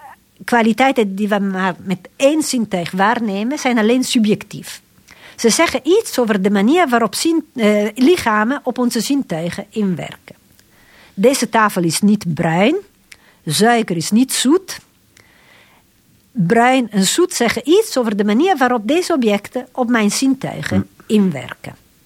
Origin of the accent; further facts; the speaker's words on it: Italy; accent: Italian; Dutch is a second language; mijn eigen stem en mijn Italiaans accent niet te horen